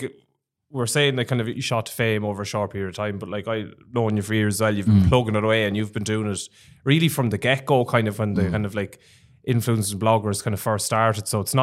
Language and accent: English; Ireland; No, not at all. We're Irish.